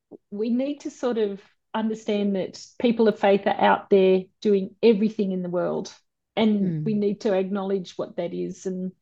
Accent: Sydney, New South Wales, Australia; moved away as an adult; now in Melbourne, Australia; I grew up in Sydney. It's very different, you know. It's a very different culture, you know.

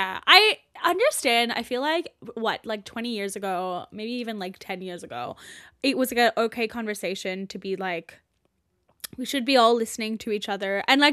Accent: Gold Coast, Queensland, Australia; Like, yeah, because we grew up on the Gold Coast.

